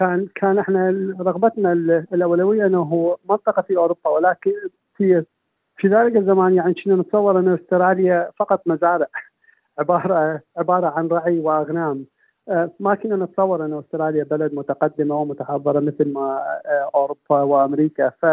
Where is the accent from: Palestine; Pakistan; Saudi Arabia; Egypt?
Pakistan; also born or lived in Iran; فصارت ولادتي في ايران، وبعد ذلك اهلي هاجروا الى باكستان. وفي باكستان حقيقة تبدأ ذكريات الطفولة، يعني انا ما اذكر لا العراق ولا ايران. وبعد باكستان طلبنا إلى الهجرة، وصار النصيب أنه نجي إلى أستراليا.